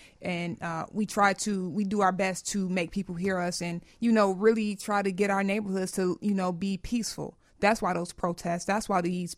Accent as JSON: {"language": "English", "town": "Inglewood", "region": "California", "country": "United States", "tie": "born or raised there", "said": "I grew up in Inglewood, lifelong Inglewoodian on Morgan Street."}